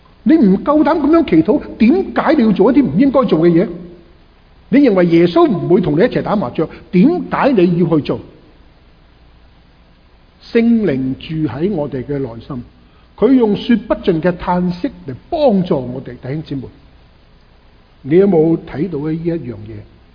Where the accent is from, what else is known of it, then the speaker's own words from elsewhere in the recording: China; 本地人他们喜欢讲出来。我们中国人就不讲出来的。